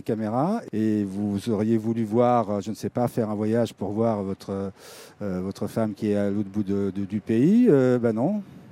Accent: Belgrade, Serbia; quand je suis arrivé de Belgrade, on me disait c'est la capitale de la Roumanie. Je dis non, de Yougoslavie.

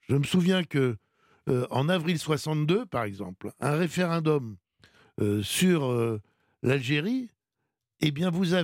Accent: France; Et chez nous, en France, aujourd'hui

